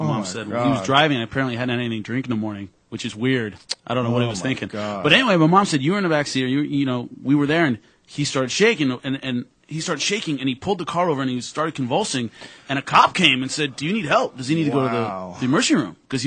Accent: Long Beach, California, United States; I grew up in Long Beach, a lot of Samoans.

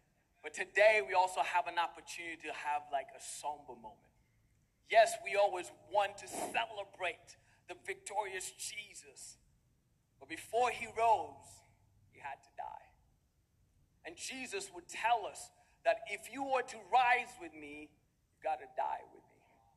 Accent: Kenya; I was born and raised in Kenya. And in my upbringing, there's a lot of things that I lacked. We were brought up in a very humble home.

